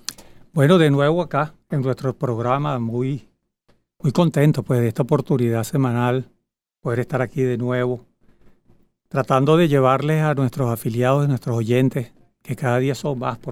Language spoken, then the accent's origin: Spanish; Venezuela; sino como venezolanos, cosas que llevamos en esa Venezuela que tenemos en la piel, o dentro de nuestra piel.